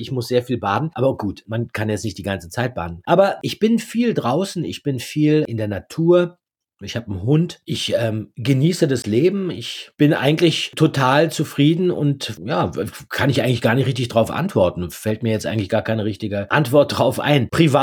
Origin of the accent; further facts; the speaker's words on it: Berlin, Germany; Als Berliner hatte man da immer ganz gute Karten.